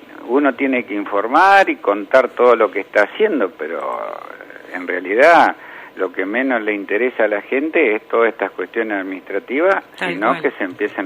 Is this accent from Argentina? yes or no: yes; Santa Rosa, La Pampa, Argentina; somos acá de Santa Rosa y sabemos lo que ha pasado con las rutas nacionales, ponele.